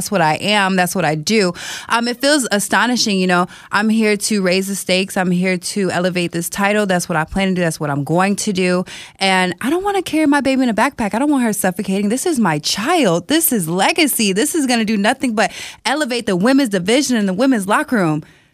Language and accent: English; Florida, United States; being that I'm actually a Florida native. So being that I'm from Florida and just like having my name in history books, it means the world to me.